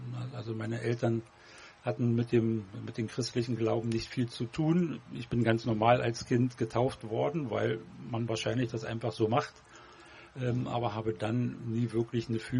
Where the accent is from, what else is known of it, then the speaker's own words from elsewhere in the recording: Berlin, Germany; Ich bin in Berlin aufgewachsen, sozusagen noch die Spätfolgen der 68er.